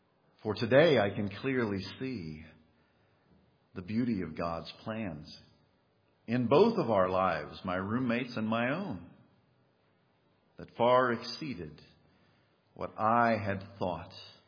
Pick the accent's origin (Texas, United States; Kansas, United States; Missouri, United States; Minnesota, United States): Kansas, United States; My roommate and I, he was from New Jersey and I was from Kansas.